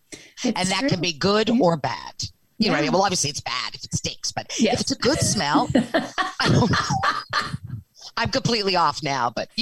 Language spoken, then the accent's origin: English; the Maritimes, Canada; I'm just saying, maybe it's because I'm from the Maritimes, whatever.